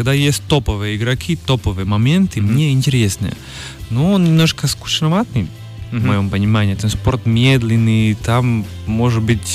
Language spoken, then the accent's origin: Russian; Žilina, Žilina Region, Slovakia; Russian is a second language; Моего родного города Жилин здесь играл.